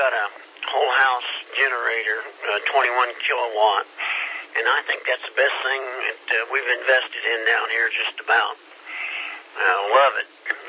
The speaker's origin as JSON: {"language": "English", "region": "Kansas", "country": "United States", "tie": "born or raised there", "said": "I was looking at my old home state up there, Kansas, southeastern Kansas."}